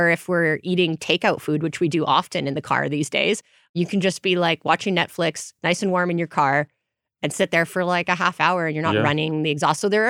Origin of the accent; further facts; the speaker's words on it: Grande Prairie, Alberta, Canada; I certainly wouldn't want to take it to my hometown Grand Prairie where they get the extreme cold weather.